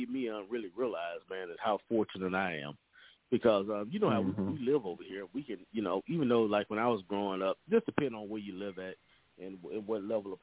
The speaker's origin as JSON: {"language": "English", "town": "Monroe", "region": "Louisiana", "country": "United States", "said": "where I'm from in Louisiana, I'm from Monroe, Louisiana"}